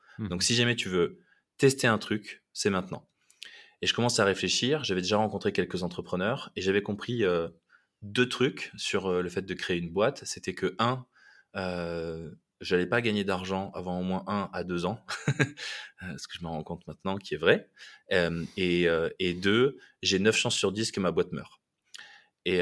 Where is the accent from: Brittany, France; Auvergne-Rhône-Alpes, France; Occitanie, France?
Occitanie, France; Toulouse; born there; Moi, je suis né à Toulouse, un 16 juillet 1990.